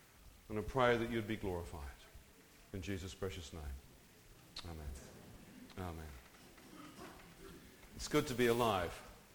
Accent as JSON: {"language": "English", "country": "New Zealand", "tie": "born or raised there", "said": "I'm born and bred in New Zealand, and so it's just an extraordinary place."}